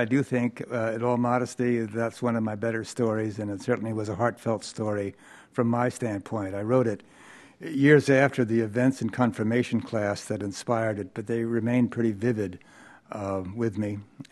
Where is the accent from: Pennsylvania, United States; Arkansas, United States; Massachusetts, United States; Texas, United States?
Pennsylvania, United States; born there; also born or lived in New York City; So living in New England for a Pennsylvania-born boy has always been a slightly strange experience. I moved there to get away from New York City and to find a little space that I could call my own